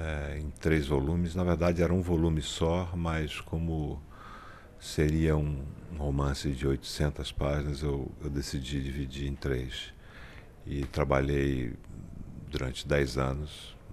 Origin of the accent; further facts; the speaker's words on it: Amazon, Brazil; born there; a Amazônia, minha região onde eu nasci